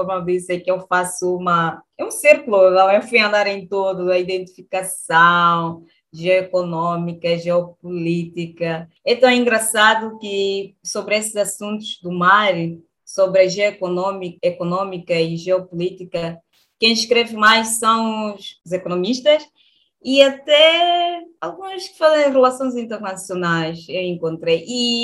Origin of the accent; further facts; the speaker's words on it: Lobito, Benguela, Angola; born there; no Lobito, por onde eu nasci, porque a Benguela é província, a Lobito é município